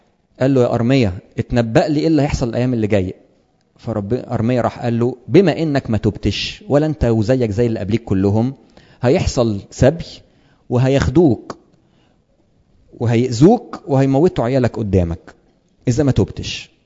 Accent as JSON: {"language": "Arabic", "country": "Egypt", "said": "وخدوه جابوه هنا عندنا في مصر"}